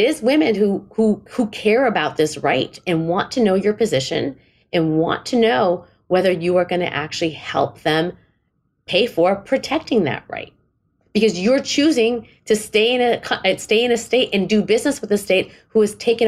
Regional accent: India; because again, I'm Indian, you know, very paternalistic culture, right?

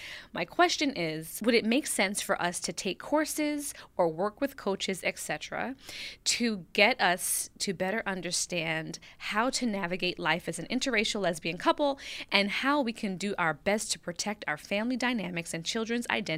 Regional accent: Jamaica; I'm Jamaican. Yadi. Link up. I am Jamaican and my wife is white Caucasian.

